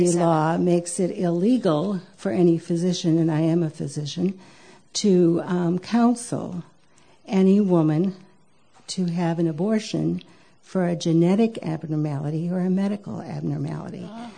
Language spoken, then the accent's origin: English; Indiana, United States; I'm from Indiana